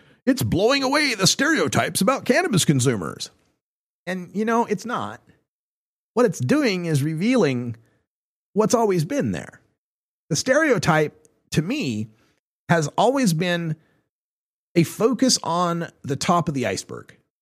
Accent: Idaho, United States; a place surrounded by marijuana reforms, and that is my home state of Idaho.

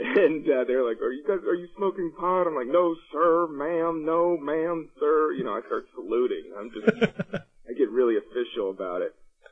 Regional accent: Washington, District of Columbia, United States; I grew up in Washington, D.C. I was born in Washington, D.C.

